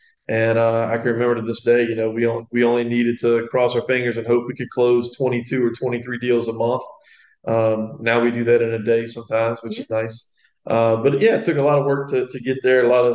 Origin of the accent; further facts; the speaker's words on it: Ponchatoula, Louisiana, United States; Yeah, so born and raised in Ponchatoula. You know, great grandparents moved here in the 20s, and they were basically strawberry farmers, and then that morphed into working at the plants down in the river parishes.